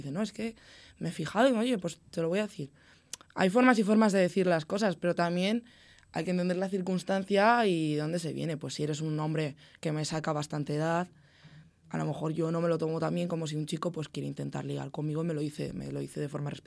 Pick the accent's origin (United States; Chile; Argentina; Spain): Spain; Andorra, Aragon; now in Zaragoza, Spain; yo no soy de Zaragoza, yo soy de un pueblo de Teruel que se llama Andorra, y es mi tercer año aquí en Zaragoza